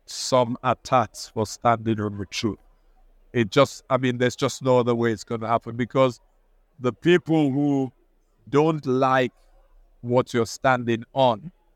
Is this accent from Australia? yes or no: no; Nigeria; now in United Kingdom; because I'm also Nigerian, African, you know, and there, you know, poverty stares you in the face.